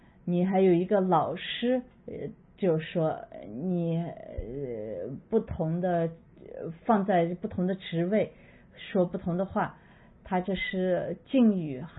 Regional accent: Japan; Chinese is a second language; 但是我是在日本长大的，就很对我来说很容易

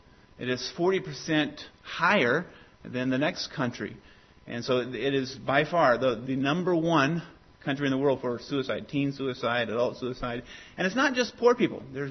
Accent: Japan; I grew up in Japan. As Pastor Wright mentioned, my parents are missionaries.

